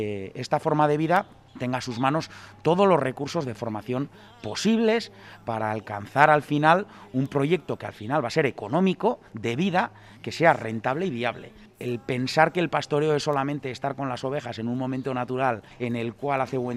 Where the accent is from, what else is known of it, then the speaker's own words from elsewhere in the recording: Arruazu, Navarre, Spain; yo soy de Arruazu y he acabado siendo pastor porque quería vivir en Arruazu, vivir de Arruazu y vivir con Arruazu.